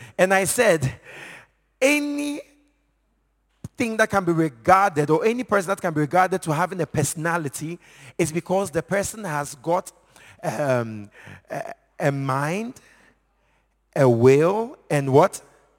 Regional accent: Ghana; I'm from Ghana, and I'm married to one wife.

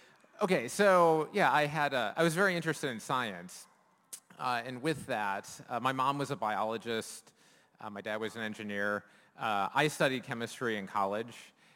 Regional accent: Michigan, United States; born there; I'm from America. And with that, I was born in the state of Michigan, up by Canada.

